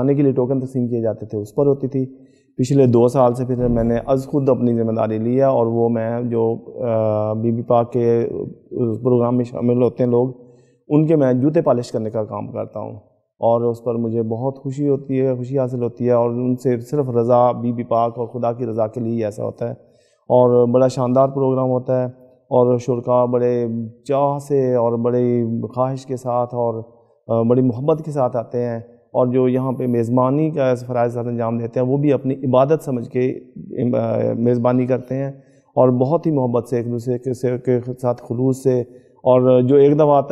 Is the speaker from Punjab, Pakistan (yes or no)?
yes; Muzaffargarh, Punjab, Pakistan; اور میں مظفر گڑھ سے تعلق رکھتا ہوں